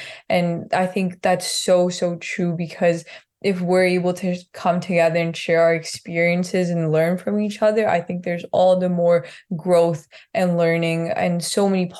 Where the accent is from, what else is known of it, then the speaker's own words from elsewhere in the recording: Punjab, India; I grew up in Punjab, which is sort of in the northern region of India. So in regards to that, I also just went to a private Catholic school. So I knew English growing up